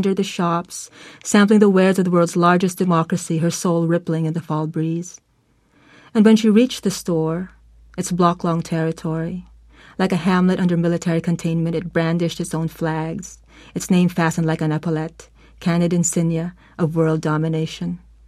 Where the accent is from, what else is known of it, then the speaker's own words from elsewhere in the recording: Manila, Metro Manila, Philippines; born there; I was born in Manila.